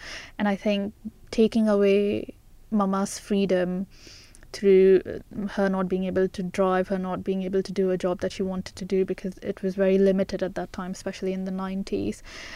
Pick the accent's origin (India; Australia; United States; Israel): India; So I am Indian and my parents are Indian. So we would go back to India every year. And that was very interesting because we came from a Muslim community in India as well, and from a Muslim family.